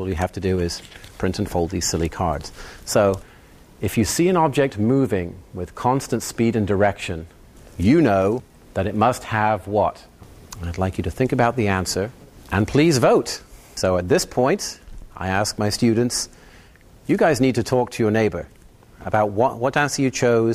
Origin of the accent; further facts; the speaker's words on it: England, United Kingdom; moved away as an adult; now in El Cajon, United States; I come from Sir Isaac Newton's home country, England, as I'm sure you can probably tell.